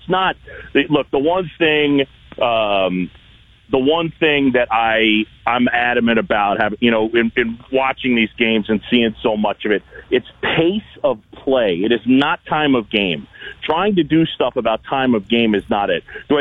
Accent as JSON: {"language": "English", "region": "New York", "country": "United States", "said": "I mean, look, man, I'm from New York, okay?"}